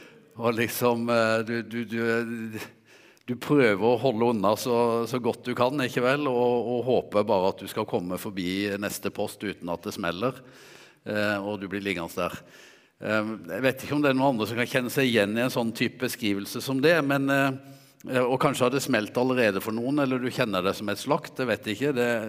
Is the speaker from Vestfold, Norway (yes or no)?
no; Vegårshei, Agder, Norway; accent: Vegårshei dialect; Jeg opprinnelig vokst opp på Vegårshei, og det der jeg har dialekten min ifra, prøver å holde på den.